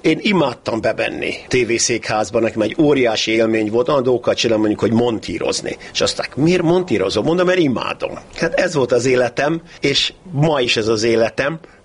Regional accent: Hungary; moved away as an adult; De én azt hiszem, hogy aki mondjuk 18 éves korában innen elmegy, ha csak nem valami zsenés, és soha nem mondtam, hogy zseni vagyok, annak egy kis akcentus

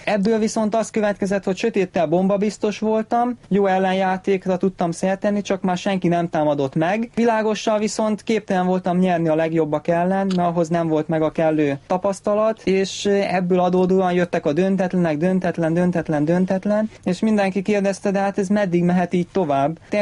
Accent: Szeged, Csongrád-Csanád, Hungary; now in Budapest, Hungary; A legnagyobb oka az volt, hogy Szegedről jöttem, ugye a családom ott volt

